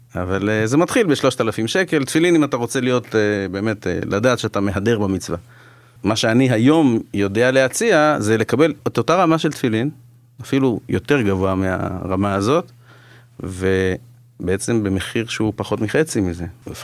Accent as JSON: {"language": "Hebrew", "town": "Haifa", "region": "Haifa District", "country": "Israel", "tie": "born or raised there", "said": "טוב, אז זה ככה בקצרה, אני גדלתי בחיפה"}